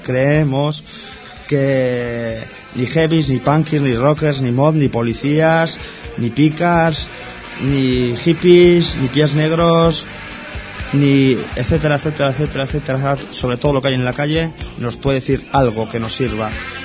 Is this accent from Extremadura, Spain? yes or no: no; Santurce, Basque Country, Spain; Lo hago yo mucho mejor y soy, pues eso, de Santurce. Y en Santurce una gran basura, es decir, que no es mejor.